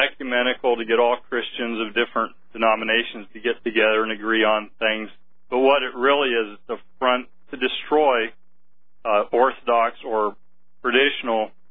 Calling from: Pensacola, Florida, United States; Hello. I'm calling from Pensacola

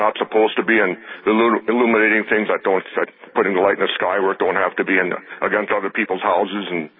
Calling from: Glen Ullin, North Dakota, United States; I'm calling from Glen Ullin.

